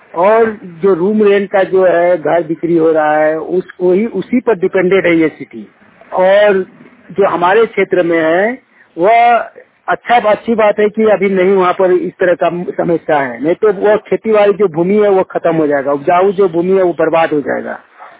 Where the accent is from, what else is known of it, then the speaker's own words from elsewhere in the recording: Jharkhand, India; ग्राम कस्मा चट्टी, पंचायत कस्मार, जिला बोकारो, राज्य झारखंड का मूल निवासी हूँ।